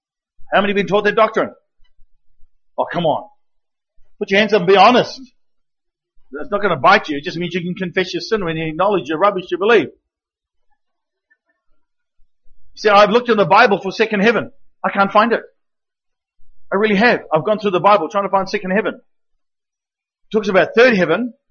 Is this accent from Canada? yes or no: no; New Zealand; I'm a New Zealander.